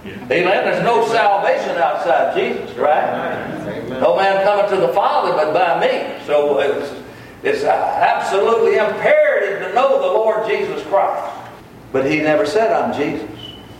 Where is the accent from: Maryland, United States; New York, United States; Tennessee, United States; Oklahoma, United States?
Maryland, United States; Baltimore; Folks, I'm nobody from nowhere, okay? I'm from Baltimore. Some of y'all know about Baltimore.